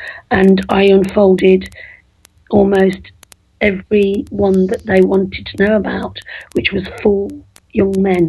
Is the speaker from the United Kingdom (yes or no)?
yes; Liverpool, North West England, United Kingdom; we're both from Liverpool, me and Paul. But you can't tell by the accent now because I talk dead posh.